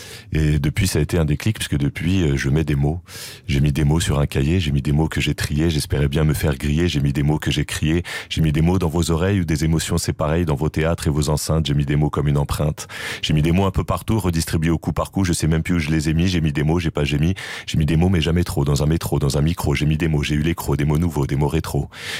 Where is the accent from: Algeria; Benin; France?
France; Saint-Denis, Île-de-France; J'ai grandi à Saint-Denis dans le 93. J'ai passé une enfance et une adolescence très sportives.